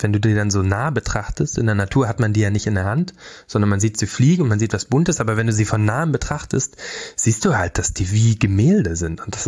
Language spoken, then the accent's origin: German; Brandenburg, Germany; Ich bin in Brandenburg aufgewachsen, auf dem Dorf.